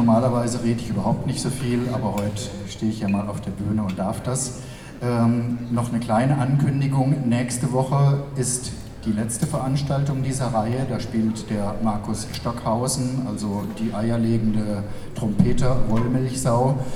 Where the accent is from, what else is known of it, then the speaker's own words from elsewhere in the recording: Saarburg, Rhineland-Palatinate, Germany; also ich bin aus Saarburg, man sieht den lokalen Bezug